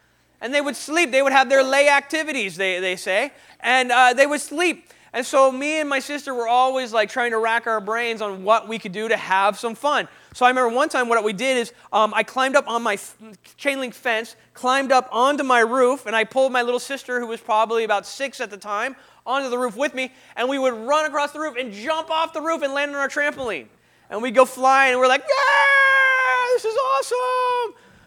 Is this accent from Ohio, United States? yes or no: yes; Kettering, Ohio, United States; moved away as an adult; I was born in Kettering, Ohio. I lived there until I was 19.